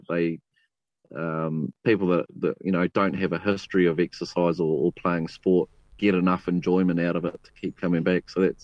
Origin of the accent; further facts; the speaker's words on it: New Zealand; What you think is a stoic attitude that you grow up with as a Kiwi male, and it's particularly strong in the rural sector.